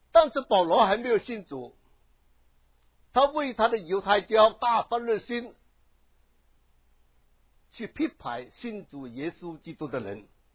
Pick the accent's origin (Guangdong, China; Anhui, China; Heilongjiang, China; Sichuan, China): Guangdong, China; first language Cantonese; Chinese is a second language; 我站在大家面前讲国语呢，我有点害怕，因为我是广东人，广东人讲官话真的很难呢。